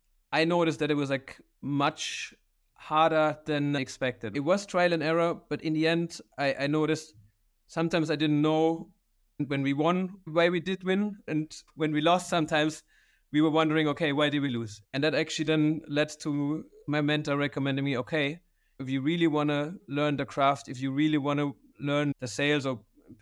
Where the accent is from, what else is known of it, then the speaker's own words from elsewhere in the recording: Karlsruhe, Baden-Württemberg, Germany; English is a second language; Where I come from, right? Where I grew up in Karlsruhe, you've been there.